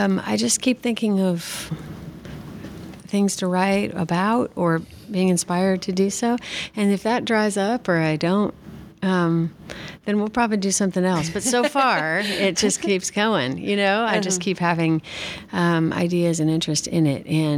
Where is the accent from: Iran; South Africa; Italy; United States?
United States; St. Louis, Missouri; Yeah, I grew up in St. Louis also, which lots of different churches